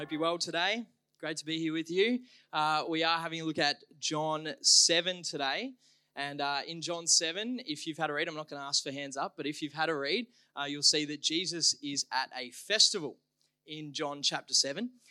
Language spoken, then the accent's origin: English; Ballarat, Victoria, Australia; I'm from Ballarat, for those who didn't know.